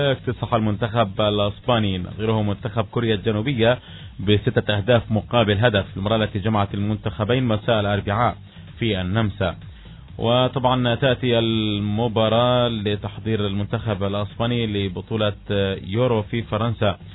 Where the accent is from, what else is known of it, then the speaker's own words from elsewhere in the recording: Palestine; الوسام الوحيد كان لنا شرف كفلسطيني